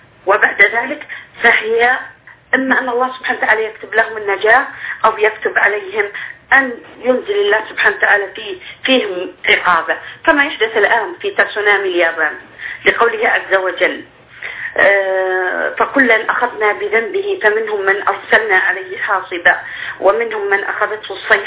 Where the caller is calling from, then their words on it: Bahrain; والإحداث اللي حدثت عندنا في البحرين